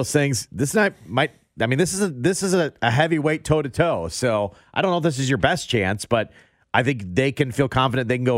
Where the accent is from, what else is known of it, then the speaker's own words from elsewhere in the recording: Iowa, United States; As I grew up in Iowa, you watched out for those Wisconsin plates